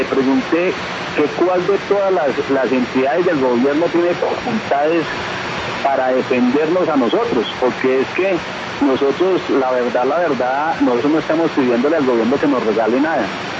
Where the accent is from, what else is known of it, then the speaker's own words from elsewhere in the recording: Colombia; Nosotros se lo agradecemos como colombianos